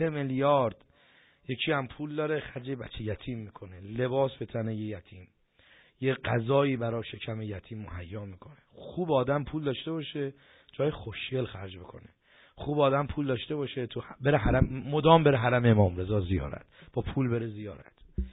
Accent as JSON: {"language": "Persian", "country": "Iran", "said": "گفتم پسرم اشتباه گرفتی، من دعا نویس نیستم، من از ایران اومدم."}